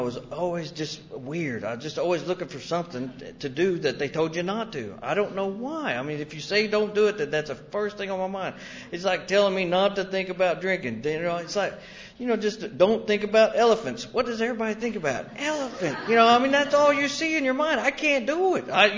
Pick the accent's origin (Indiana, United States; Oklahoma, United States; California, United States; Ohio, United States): Oklahoma, United States; Shawnee; stand on a porch where I live today and look down the road a mile and see where I was born. I mean, I was born right there in Shawnee. I've not ventured that far away